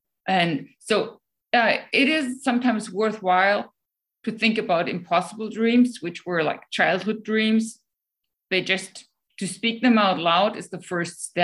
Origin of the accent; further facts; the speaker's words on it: Germany; English is a second language; now in Sweden; Germany, I was kicked out of children's choir for singing so bad. And here the Swedes, even with my accent, with my not speaking any Swedish, they let me practice with them.